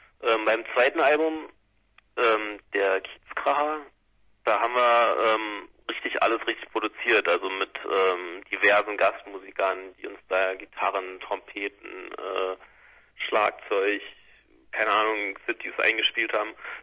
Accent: Berlin, Germany; Wir kommen aus Berlin. Wir sind echte Berliner gewissermaßen.

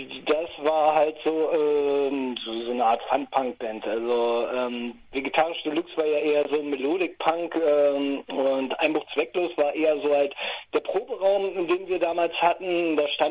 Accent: Einbeck, Lower Saxony, Germany; born there; Ursprünglich bin ich in Einbeck, da wo das leckere Bockbier herkommt, geboren.

